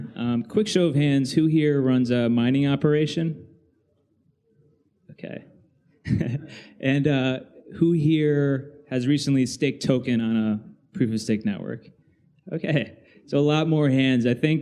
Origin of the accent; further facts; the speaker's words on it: New Haven, Connecticut, United States; now in Brooklyn, United States; I grew up in New Haven, Connecticut. I currently live in Brooklyn.